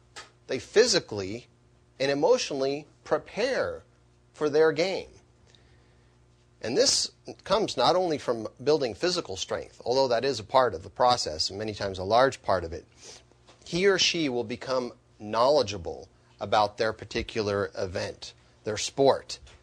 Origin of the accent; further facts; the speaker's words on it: California, United States; You know, I grew up in California, and I experienced several earthquakes in my life, some of them very large earthquakes.